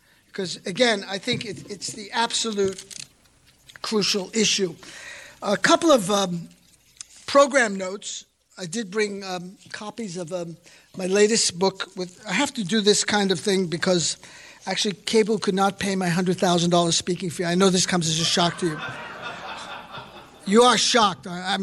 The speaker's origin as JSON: {"language": "English", "region": "Colorado", "country": "United States", "said": "Colorado, my home state, is in drought."}